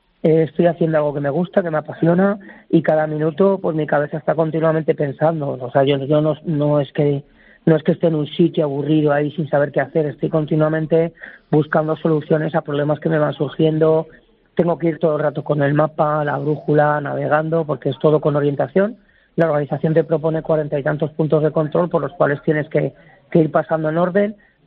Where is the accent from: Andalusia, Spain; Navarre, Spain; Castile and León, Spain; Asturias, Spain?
Castile and León, Spain; Íscar; born there; realmente yo nací en Íscara, en un pueblo, pero bueno, que el haber nacido en un sitio frío